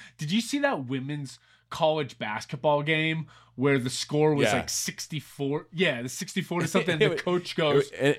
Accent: Pittsburgh, Pennsylvania, United States; Yeah, I'm from the Pittsburgh area, so everybody out there knows Giant Eagle

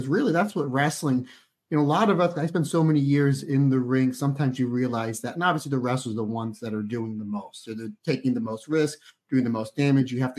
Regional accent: Northeast, United States; Because again, I grew up in the Northeast, so WWF, WWE was king.

